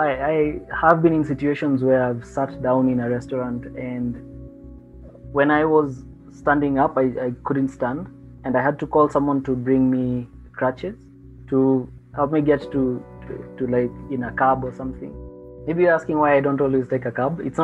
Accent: Nairobi, Kenya; growing up in Nairobi and in the part of Nairobi that I grew up

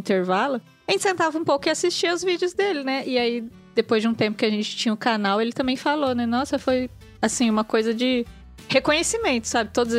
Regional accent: São Paulo, Brazil; Eu morava com meus pais. Cresci e morei sempre em São Paulo, capital.

